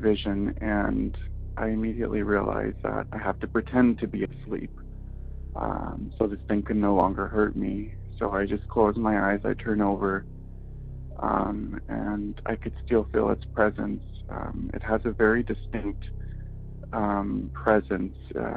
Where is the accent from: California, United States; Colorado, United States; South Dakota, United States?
California, United States; Los Angeles; I'm from Los Angeles.